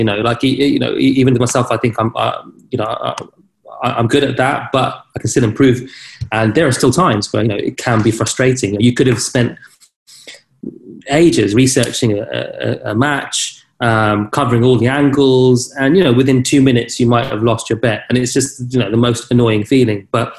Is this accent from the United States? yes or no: no; United Kingdom; like I am as a British national, I mean, I was lucky I had, you know, lots of accounts before I came over. I have a UK address.